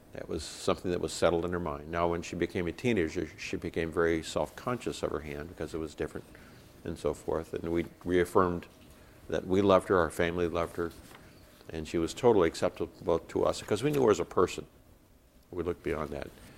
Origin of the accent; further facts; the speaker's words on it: Nigeria; I grew up in Nigeria, West Africa, where I saw lots of people who were deformed because of leprosy.